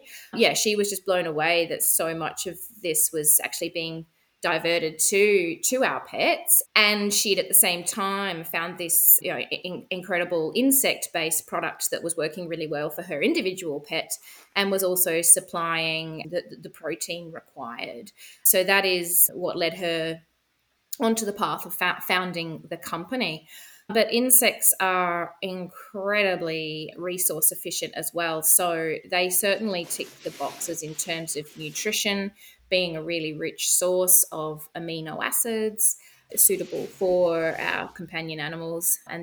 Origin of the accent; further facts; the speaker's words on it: Australia; I'm sure your listeners can hear that I'm not European, I'm Australian. So I am based in Australia